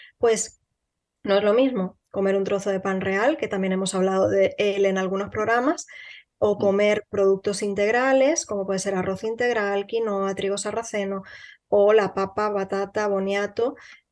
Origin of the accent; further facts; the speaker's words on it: Spain; que yo soy de España, vivo en Canarias